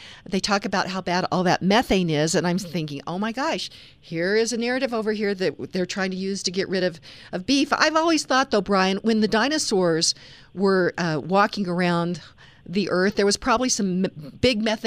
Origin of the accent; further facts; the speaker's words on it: Kansas, United States; I am from Western Kansas, a farming, ranching community.